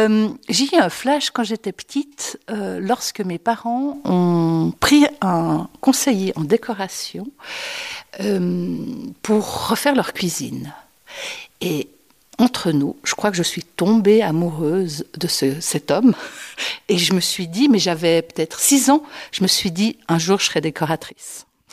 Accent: Crassier, Vaud, Switzerland; also born or lived in Nyon; Je suis née à Nyon et j'ai fait toute mon enfance ici à Crassier.

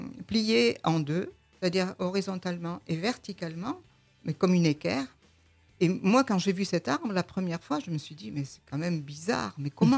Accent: Provence-Alpes-Côte d'Azur, France; born there; Bien sûr, bon, moi je suis provençale de naissance.

